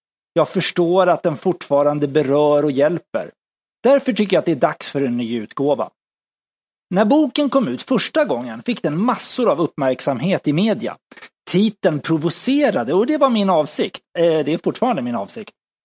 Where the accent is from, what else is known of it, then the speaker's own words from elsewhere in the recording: Stockholm, Stockholm County, Sweden; i förorten till Stockholm där jag växte upp.